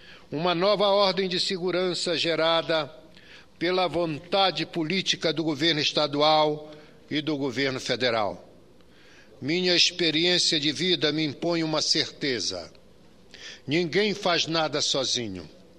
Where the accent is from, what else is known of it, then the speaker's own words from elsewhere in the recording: Amazon, Brazil; especialmente na Amazônia, de onde venho